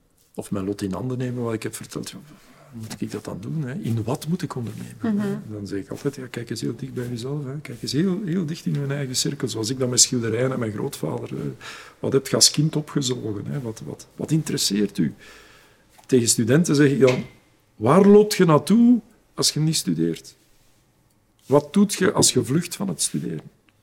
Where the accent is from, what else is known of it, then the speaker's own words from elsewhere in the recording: Belgium; Hoe zouden we zelf als Belg zijn als we pakweg in Somalië gaan wonen?